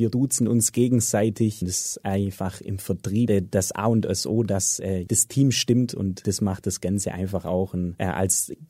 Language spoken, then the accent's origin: German; Tübingen, Baden-Württemberg, Germany; born there; Ich bin geboren in Tübingen, wohne in Gummering, ist ein kleines Dorf in der Nähe von Tübingen und habe mein Abitur in Dussling gemacht 2012.